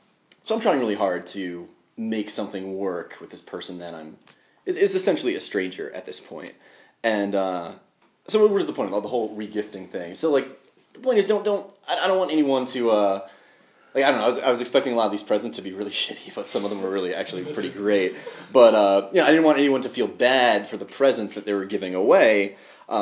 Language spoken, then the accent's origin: English; Elizabeth, New Jersey, United States; I grew up in Elizabeth, so it's a pretty urban district right near Newark, New Jersey.